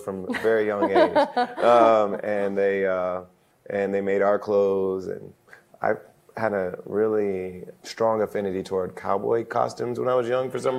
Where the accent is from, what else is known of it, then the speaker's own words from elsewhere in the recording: Springfield, Ohio, United States; No, but I grew up in Springfield, Ohio. My family basically ran the church that I grew up in. So I grew up in the church.